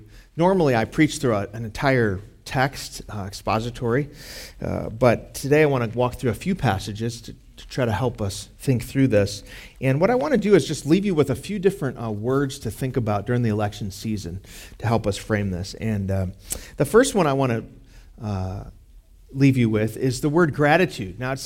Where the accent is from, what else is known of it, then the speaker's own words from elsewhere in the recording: Chicago, Illinois, United States; also born or lived in Nashville, United States; now in Fort Worth, United States; We moved here a couple years ago from Nashville to Fort Worth, and I'm from Chicago originally.